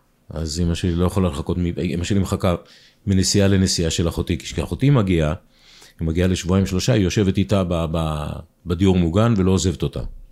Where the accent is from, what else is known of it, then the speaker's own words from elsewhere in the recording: Kiryat Tiv'on, Northern District, Israel; גדלתי בקריית טבעון כמה שנים